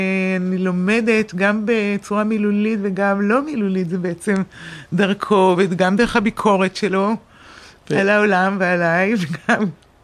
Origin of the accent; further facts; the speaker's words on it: Haifa, Haifa District, Israel; גדלתי בחיפה.